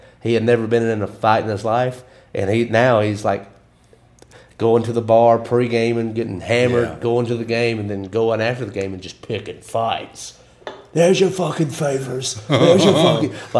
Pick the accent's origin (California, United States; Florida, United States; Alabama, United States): Alabama, United States; Kennedy; Plus, I was from Kennedy, Alabama, and I went to South Lamar.